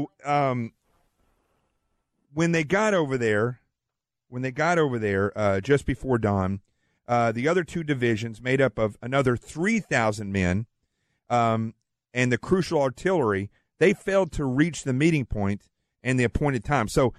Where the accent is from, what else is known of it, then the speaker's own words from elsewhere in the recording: Arkansas, United States; See, I'm from Arkansas, so we like to make up words.